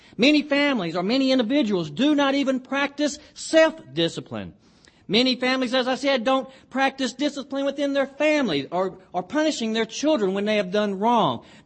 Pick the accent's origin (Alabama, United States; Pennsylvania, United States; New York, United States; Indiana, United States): Alabama, United States; even though I am from Alabama.